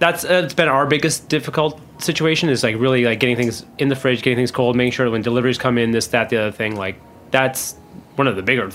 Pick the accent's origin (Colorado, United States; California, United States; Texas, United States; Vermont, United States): Vermont, United States; So Lost Nation, I'm from Vermont, like always had tons of Lost Nation though.